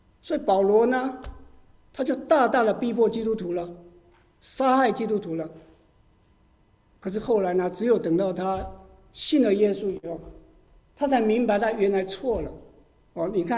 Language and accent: Chinese; China; 今天我们是中国人，我们不是犹太人，但是我们中国人也有中国人的传统